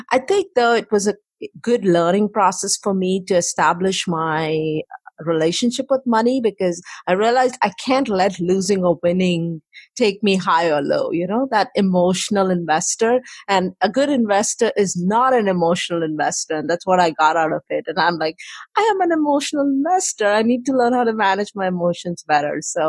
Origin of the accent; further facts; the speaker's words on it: India; moved away as an adult; now in United States; I came from India to the United States in 98 and went to college here